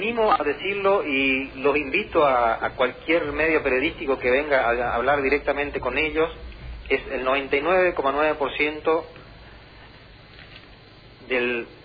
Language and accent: Spanish; Montecarlo, Misiones, Argentina; Yo soy nacido y criado en Monte Carlo hace 48 años.